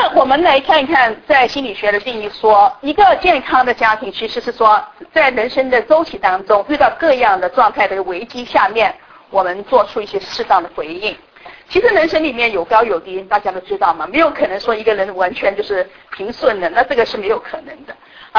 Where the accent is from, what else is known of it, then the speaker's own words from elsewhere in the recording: China; 其实呢，和谐家庭是我们中国人很熟悉的一个就是概念嘛